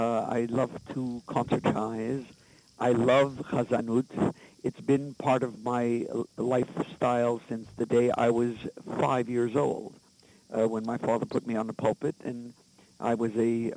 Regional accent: Portland, Maine, United States; born or raised there; also born or lived in Montreal, Canada

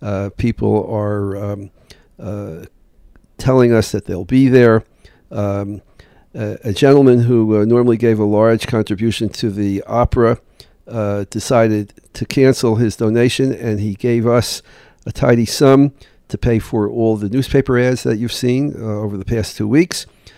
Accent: Newark, New Jersey, United States; when I was a kid growing up in Newark

